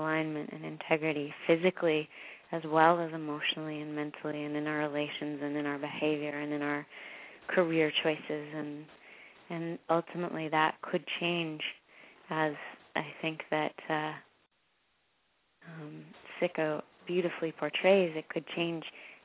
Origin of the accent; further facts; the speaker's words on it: Canada; now in United States; I'm from Canada, so I grew up in a medical health care system that was free. And now I'm working as a health care provider here in the States